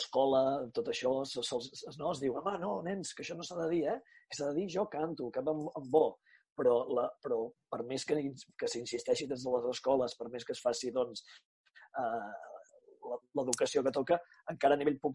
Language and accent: Catalan; Banyoles, Catalonia, Spain; d'aquí Banyoles, on soc jo, de Banyoles.